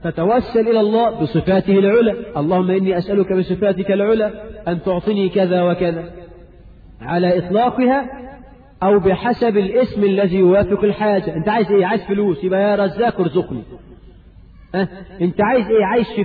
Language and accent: Arabic; Egypt